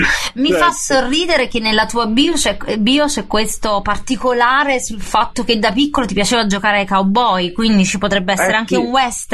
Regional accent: Naples, Campania, Italy; e lo dico da napoletana

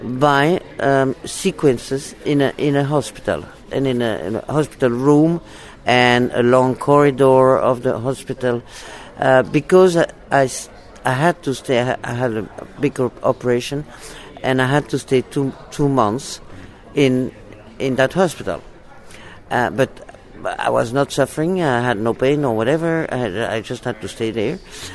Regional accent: Marseille, Provence-Alpes-Côte d'Azur, France; I was born in Marseille, and so very close to the sea.

